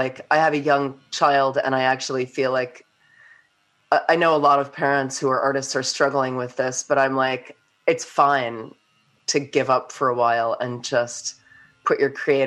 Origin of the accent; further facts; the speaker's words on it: New York, United States; now in New Zealand; I just stayed because I'm not an idiot and I'm from New York.